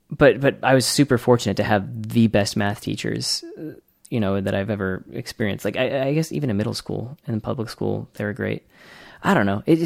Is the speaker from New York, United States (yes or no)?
no; Malden, Massachusetts, United States; I grew up in the North Shore of Boston. I guess Malden.